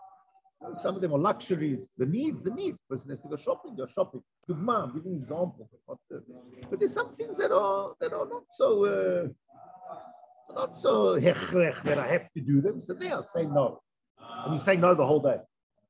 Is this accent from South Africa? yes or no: yes; South Africa; When I grew up in South Africa